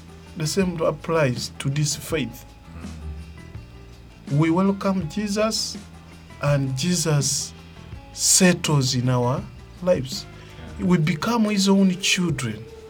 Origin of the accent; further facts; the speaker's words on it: Chamatende, Uganda; now in Kampala, Uganda; But I'm here in Kampala. And I cannot even introduce myself to people and tell them, you see, I'm a man from Chamatende. Because they don't know.